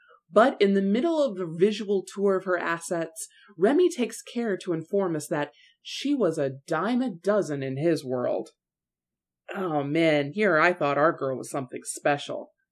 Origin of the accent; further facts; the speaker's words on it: United States; I, being an American, thought to myself